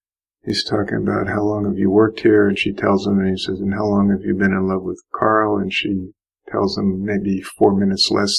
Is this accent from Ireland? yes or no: no; United Kingdom; That's right, because I'm British.